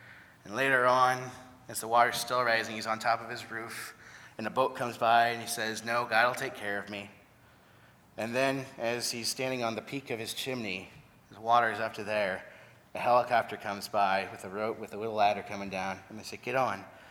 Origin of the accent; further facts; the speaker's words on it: Peoria, Illinois, United States; I grew up in Peoria, and in fact, the area I was born in was a pretty bad area. So my parents didn't stay there real long